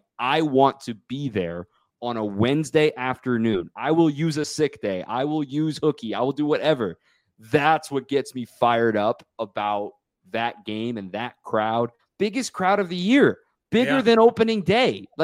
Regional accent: Arizona, United States; also born or lived in Texas; But the and I was born in Texas but grew up in Arizona. None of this makes sense.

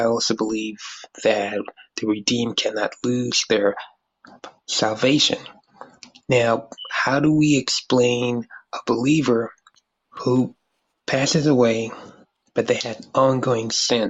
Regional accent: Ireland; I'm from the Republic of Ireland. That's in Europe.

